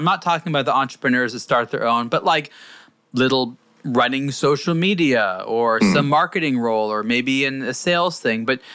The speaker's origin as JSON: {"language": "English", "country": "United States", "said": "It's because I'm American. That's, I mean, I hate to say it. It really boils down to that I'm not a native French speaker"}